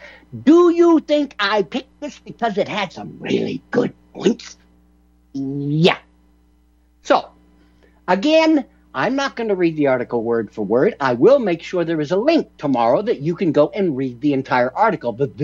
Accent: United States; And I'm American, and I want to be a proud American.

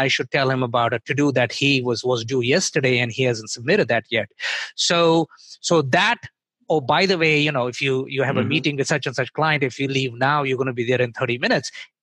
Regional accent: New York, United States; I grew up in New York, so I will say that.

